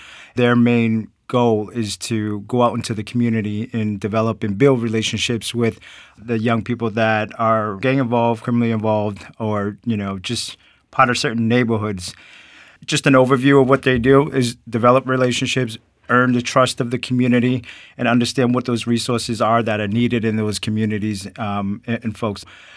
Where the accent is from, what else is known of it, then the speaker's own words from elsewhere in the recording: Lowell, Massachusetts, United States; I grew up in Lowell, got involved with gangs at a very young age, was one of the shot callers of a gang for quite some time.